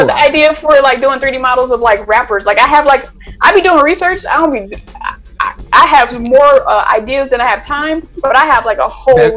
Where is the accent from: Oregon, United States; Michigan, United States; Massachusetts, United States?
Michigan, United States; Detroit; I like the idea of Motown Magic on Netflix, just because I'm from Detroit.